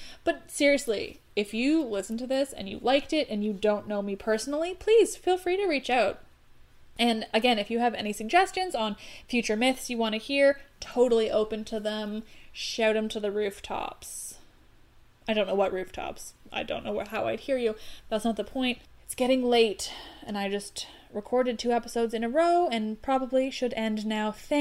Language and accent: English; Canada; I don't know. I'm Canadian.